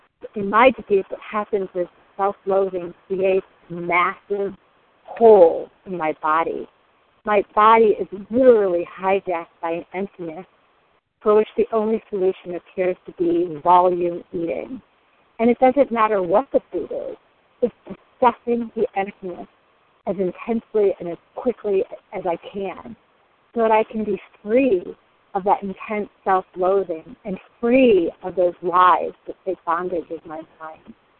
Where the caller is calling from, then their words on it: Denver, Colorado, United States; I'm calling from Denver, Colorado, and I'm a recovered compulsive overeater.